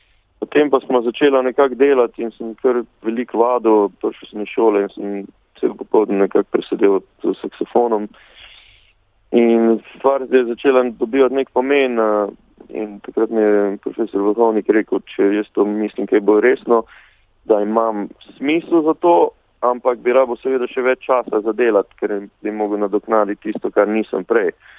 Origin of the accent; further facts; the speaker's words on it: Velenje, Savinja, Slovenia; ampak zabava in ceremonija pa je bila v Velenju v mojem domačem kraju